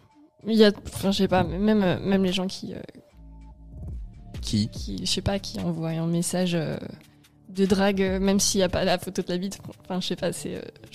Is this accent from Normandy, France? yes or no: no; Pornic, Pays de la Loire, France; moved away; also born or lived in Nantes; Je suis née à Nantes et j'ai vécu à partir de l'âge de 5 ans à Pornic.